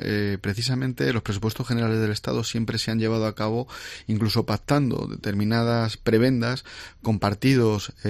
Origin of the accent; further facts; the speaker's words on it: Ciudad Real, Castilla-La Mancha, Spain; yo soy de Ciudad Real